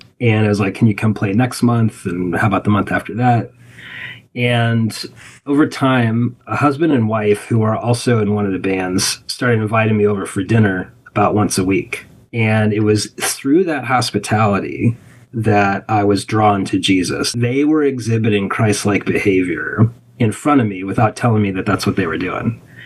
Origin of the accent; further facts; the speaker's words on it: United States; especially as an American who's constantly under the influence of production and productivity and entrepreneurialism